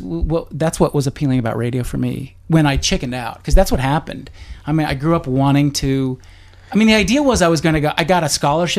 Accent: Bountiful, Utah, United States; also born or lived in Salt Lake City; I was born in Bountiful. Yeah? Salt Lake City, but raised in Bountiful, Utah.

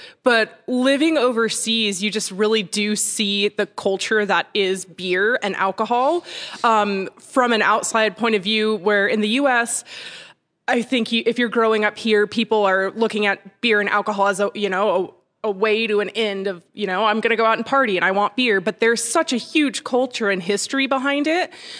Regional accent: Utah, United States; also born or lived in Germany; Well, I am from Utah. My dad was in the Army. So we moved around a lot, but this was always home.

